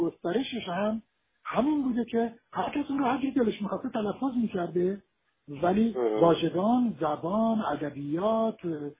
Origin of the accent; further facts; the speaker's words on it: Tehran, Tehran Province, Iran; accent: Tehrani; ولی لهجه من تهرونی که نزدیک نبوده که